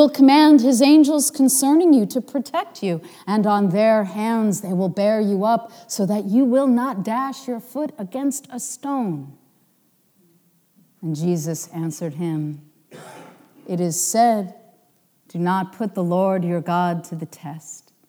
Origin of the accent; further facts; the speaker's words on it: New York, United States; as a kid growing up in New York, my father used to say to stay away from them.